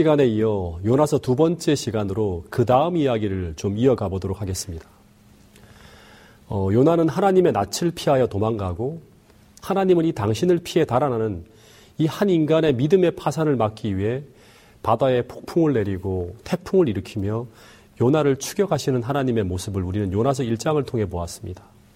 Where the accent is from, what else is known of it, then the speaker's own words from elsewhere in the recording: Taebaek, Gangwon, South Korea; 제가 어렸을 때 살던 강원도 태백은 이 광산촌이라 광산사고가 많이 일어났습니다.